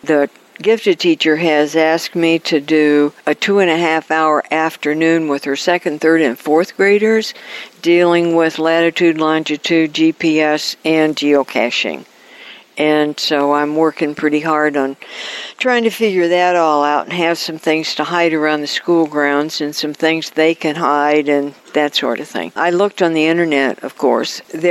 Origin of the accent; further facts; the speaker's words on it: Paris, United States; I'm going to hide in Centralia and in Paris because we're from Paris.